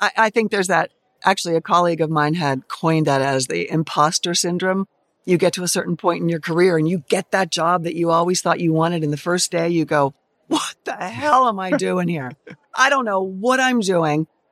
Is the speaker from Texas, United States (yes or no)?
no; Pittsburgh, Pennsylvania, United States; Yeah, I grew up in Pittsburgh, went to Penn State.